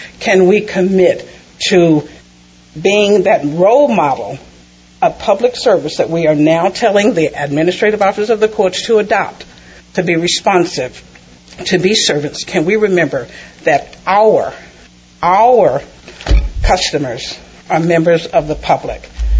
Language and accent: English; Mississippi, United States; Now, these things did not happen in my home state of Mississippi.